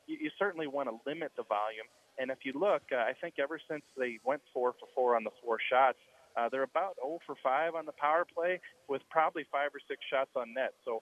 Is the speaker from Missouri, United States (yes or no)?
yes; St. Louis, Missouri, United States; I grew up in St. Louis. I've lived here my whole life. I'm a Cardinal fan at heart.